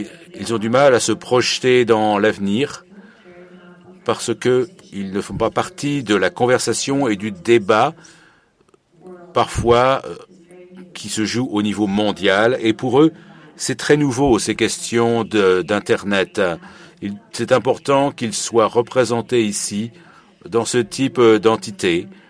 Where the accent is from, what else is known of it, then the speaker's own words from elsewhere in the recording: La Guajira, Colombia; Moi, je suis de la région Guarita, sur la côte de Colombie. Je suis de l'ethnie Yaru, la plus grande de Colombie, qui se trouve entre la Colombie et le Venezuela. C'est la grande nation Yayun.